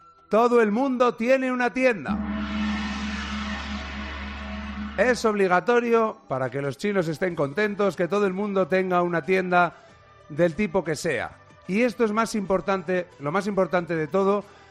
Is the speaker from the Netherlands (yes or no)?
no; Salamanca, Castile and León, Spain; Lo siento mucho, además yo soy de Salamanca, entenderás que me duele